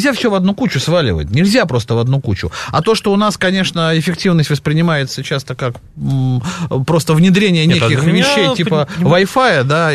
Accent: Moscow, Russia; у каждого москвича есть претензии к врачам. Мы надеемся, как москвичи, на то, что реформа здравоохранения повысит качество медицинского обслуживания в Москве.

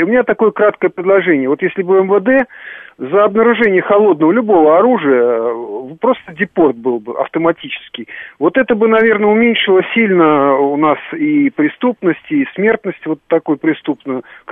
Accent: Baku, Azerbaijan; Я сам бакинец, и вот часто там сталкивался уже с детских лет

